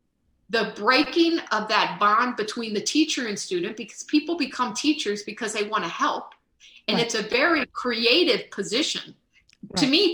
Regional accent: Ohio, United States; I grew up in Ohio.

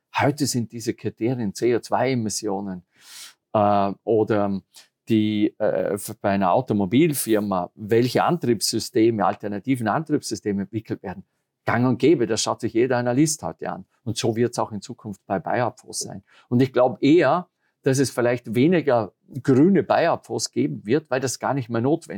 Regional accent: Austria; Das genau, ist das muss ich auch sagen als Österreicher.

